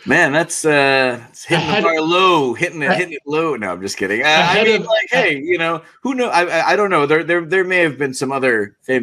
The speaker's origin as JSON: {"language": "English", "country": "Philippines", "said": "I'm Filipino. I know I look young, but I'm actually 87 years old."}